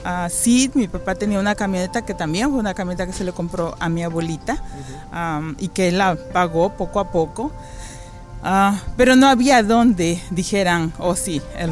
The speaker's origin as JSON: {"language": "Spanish", "town": "Orizaba", "region": "Veracruz", "country": "Mexico", "tie": "born there", "said": "Orizaba, Veracruz, México."}